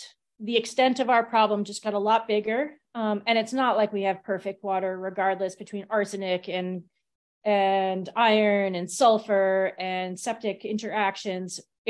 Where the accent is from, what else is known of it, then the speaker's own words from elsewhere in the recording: King Salmon, Alaska, United States; I came from King Salmon and they also have contamination, but they have confined aquifers and they have some municipal water.